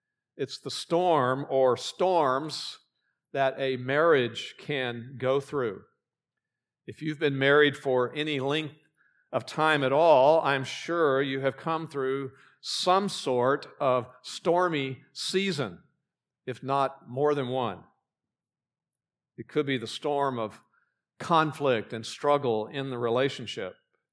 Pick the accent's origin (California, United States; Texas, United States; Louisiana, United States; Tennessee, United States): Texas, United States; as you know, Pam and I grew up in Texas, on the Gulf Coast of Texas, and because of that, we experienced several hurricanes along the way